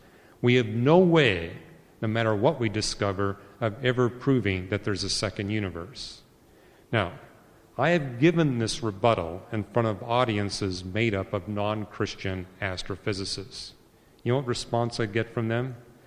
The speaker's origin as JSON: {"language": "English", "country": "Canada", "said": "I'm a Canadian, so I got a Canadian nickel here"}